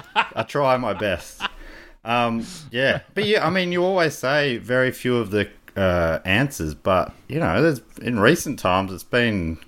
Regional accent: Australia; but I'm also Australian, so I can also drink a VB if need be.

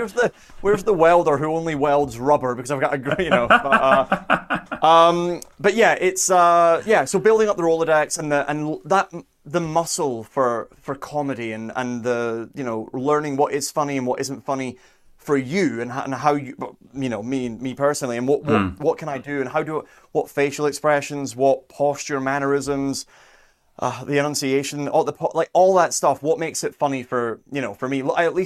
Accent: Scotland, United Kingdom; I grew up near Edinburgh. So I had the Edinburgh Festival on my doorstep my entire life, right?

